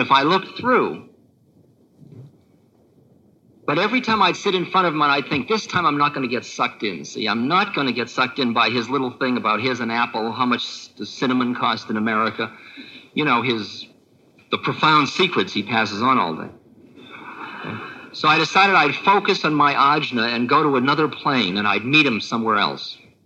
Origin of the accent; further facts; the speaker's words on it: California, United States; No, Maharaji, I'm from California.